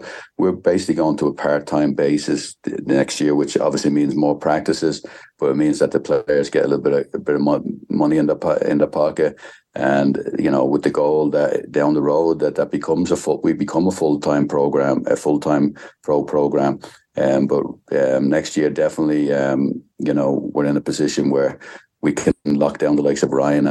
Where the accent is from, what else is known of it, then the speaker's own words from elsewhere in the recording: Ireland; now in United States; even from my background, being in America and obviously being an Irishman years ago playing the League of Ireland